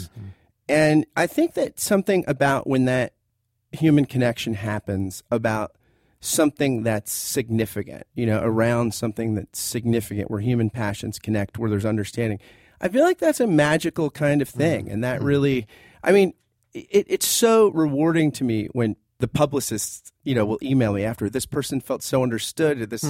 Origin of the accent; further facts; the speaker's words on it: New Jersey, United States; I grew up in New Jersey, and we were members of a Methodist church, but we didn't really go much.